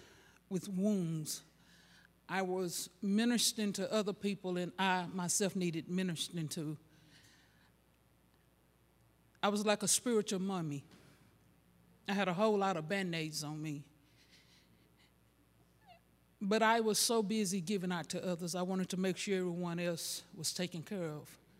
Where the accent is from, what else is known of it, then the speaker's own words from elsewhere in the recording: St. Augustine, Florida, United States; I'm just as country can be. I'm from St. Augustine, so then some of my words don't come out like yours.